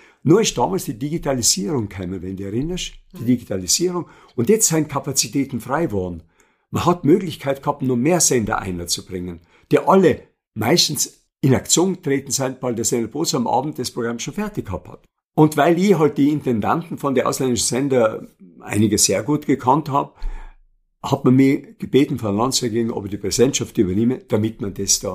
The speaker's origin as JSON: {"language": "German", "town": "Leifers", "region": "Trentino-Alto Adige", "country": "Italy", "tie": "born or raised there", "also_born_or_lived": "Austria", "said": "Ich bin 1942 in Österreich geboren, bin Optantenkind, meine Eltern sind ausgewandert, 1950 wieder zurückgekommen und Zug nach Leifers, der Vater war Leiferer."}